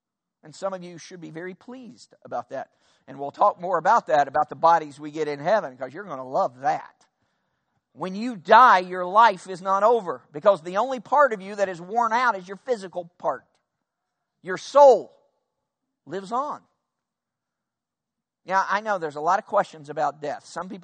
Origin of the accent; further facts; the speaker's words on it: Lexington, Kentucky, United States; I grew up in Lexington, Kentucky, and I was not very good in grammar at all.